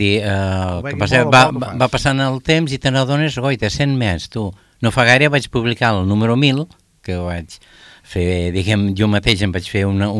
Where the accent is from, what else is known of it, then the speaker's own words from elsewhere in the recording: Lleida, Catalonia, Spain; som tres lleidatans, que fem molt per Lleida